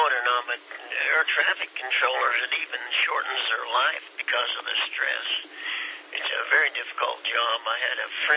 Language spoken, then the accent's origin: English; Kansas, United States; I didn't change my watch, Shane, and I was from Kansas. We're a little slow, you know.